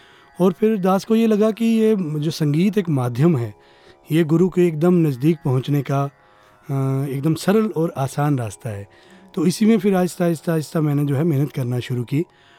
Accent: Jammu, Jammu and Kashmir, India; हम लोग जम्मू से बिलोंग करते हैं।

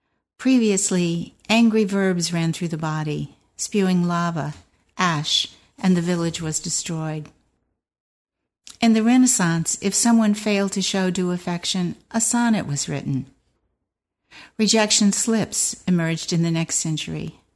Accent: Atlanta, Georgia, United States; Oh, I grew up in Atlanta.

